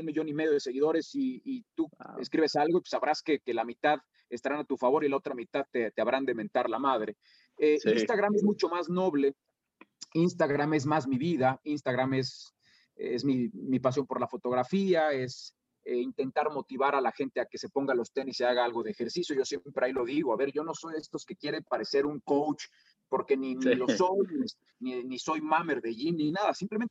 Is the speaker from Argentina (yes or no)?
no; Guanajuato, Mexico; also born or lived in Mexico City; Yo nací en la Ciudad de México y fue hasta los 6 años, cuando yo tenía 6 años, cuando mis padres decidieron cambiar de aires